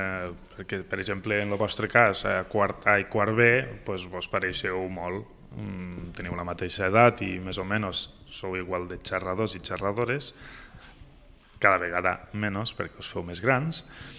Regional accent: Flix, Catalonia, Spain; la primera escola meua va ser la del meu poble, la de Flix, perquè jo vaig estar allí a l'escola

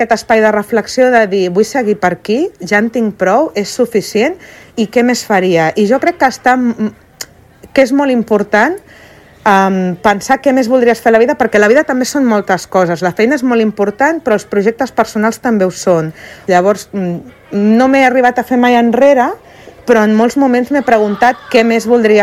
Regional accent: Granollers, Catalonia, Spain; I jo sóc de Granollers i vaig començar a la ràdio de Granollers.

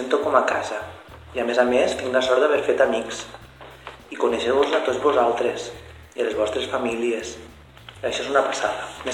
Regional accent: Gandia, Valencian Community, Spain; born there; Jo vaig néixer a Gandia, que és una ciutat de València.

